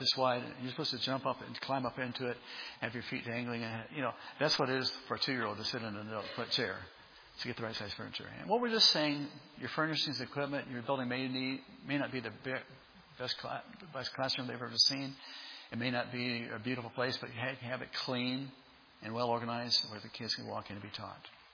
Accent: Arizona, United States; And I'm from Arizona, not what 110 feels like, okay?

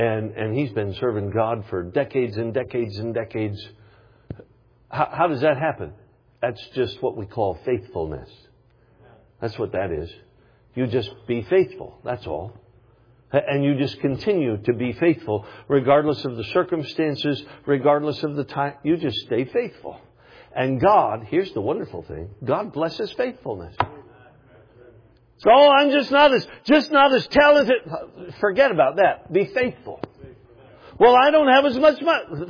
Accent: Alaska, United States; I'm from Alaska. You know that. Lived in Alaska all my life.

